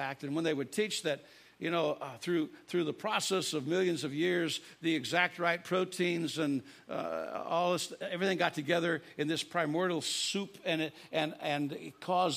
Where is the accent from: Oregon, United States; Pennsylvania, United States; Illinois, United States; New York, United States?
Illinois, United States; I grew up in Illinois, and I know the Great Lakes was up in Chicago. We were about 40 miles south, and I really didn't know a lot about the Navy.